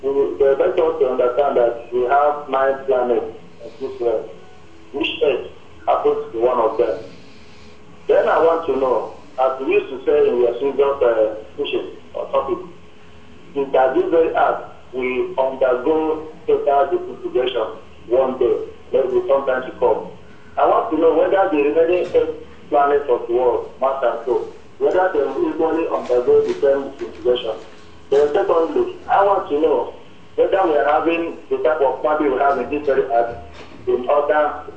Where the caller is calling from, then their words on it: Tanzania; I am calling from Tanzania.